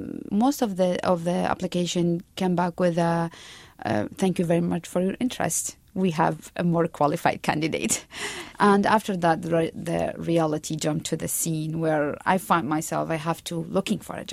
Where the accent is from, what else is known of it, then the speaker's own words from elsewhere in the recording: Iraq; now in United States; I am from Iraq. I arrived to the United States June 2010, and I have a bachelor's degree in civil engineering.